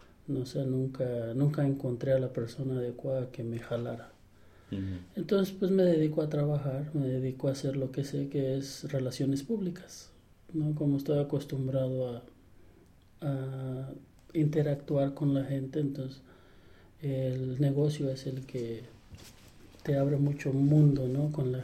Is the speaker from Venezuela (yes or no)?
no; Mexico; yo en mi país era un chamaco muy popular en la escuela.